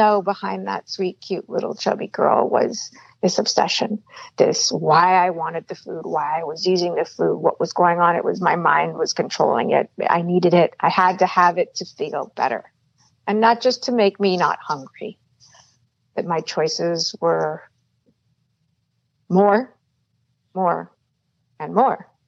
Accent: Los Angeles, California, United States; also born or lived in New York City; I was born in New York City, and at 6 months of age, I moved to Los Angeles, California. I say that because those are two big cities.

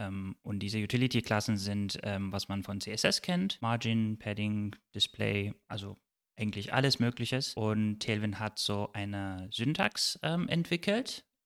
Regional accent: Turkey; now in Dresden, Germany; Ich komme aus der Türkei und wohne seit ungefähr 12 Jahren in Deutschland.

